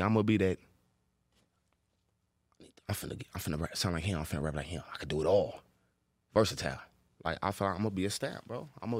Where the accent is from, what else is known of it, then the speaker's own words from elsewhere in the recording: Hoover, Alabama, United States; Before you know I was from Hoover, yeah.